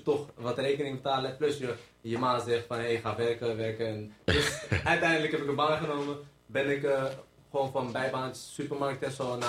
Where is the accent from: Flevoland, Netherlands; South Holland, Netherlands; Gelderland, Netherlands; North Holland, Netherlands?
Flevoland, Netherlands; Lelystad; also born or lived in Amersfoort; now in Almere, Netherlands; Ik ben geboren in Lelystad en getogen in Amersfoort.